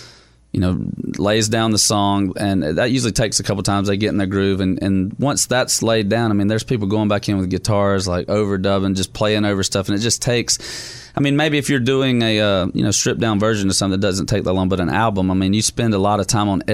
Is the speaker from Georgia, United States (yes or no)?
yes; Georgia, United States; George is the king, and I'm from Georgia